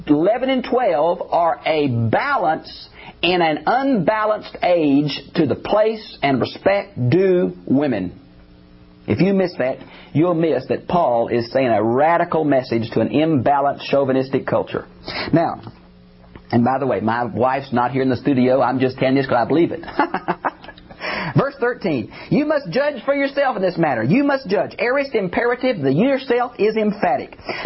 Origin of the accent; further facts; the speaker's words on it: Texas, United States; I grew up in East Texas where I went to college.